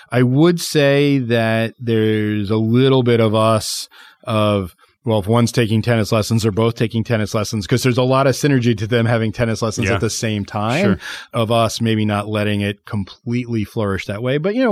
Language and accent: English; Virginia, United States; I grew up in Northern Virginia.